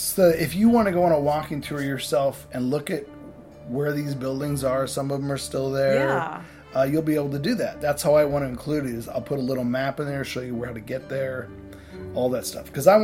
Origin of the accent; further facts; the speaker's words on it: Seattle, Washington, United States; So I'm delving right now into Seattle, because that's where I'm from. That's my hometown.